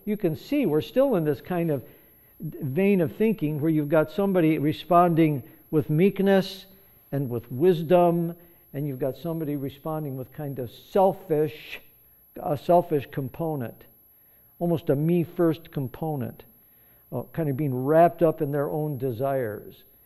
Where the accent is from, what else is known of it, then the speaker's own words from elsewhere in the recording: Chicago, Illinois, United States; When I was a boy growing up in Chicago, I can still remember this in my mind, of just playing war as a little boy.